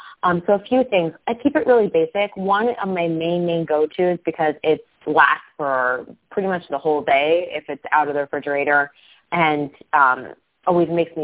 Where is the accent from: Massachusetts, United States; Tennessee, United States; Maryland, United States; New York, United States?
New York, United States; I grew up with it on Long Island at the Walt Whitman Mall